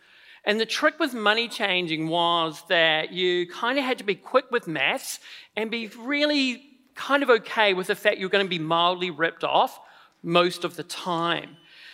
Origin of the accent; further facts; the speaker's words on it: Nelson, New Zealand; I grew up in Nelson, and which is, I think, the smallest city in New Zealand. It's a very small city with an incredibly small gene pool also.